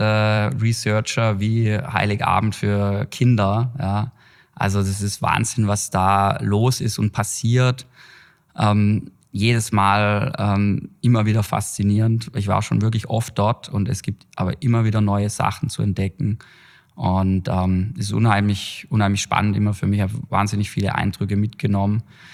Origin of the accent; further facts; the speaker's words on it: Schwaigern, Baden-Württemberg, Germany; moved away as an adult; also born or lived in Heilbronn; now in Vienna, Austria; bin 38, geboren in Heilbronn, in Eggergattach, aufgewachsen in Schwaigern, war dann lange hier auch tätig